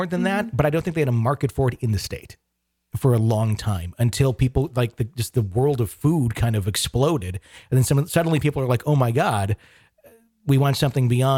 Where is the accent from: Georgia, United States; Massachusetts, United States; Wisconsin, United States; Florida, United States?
Wisconsin, United States; moved away; I mean, the funny part is I grew up in Wisconsin.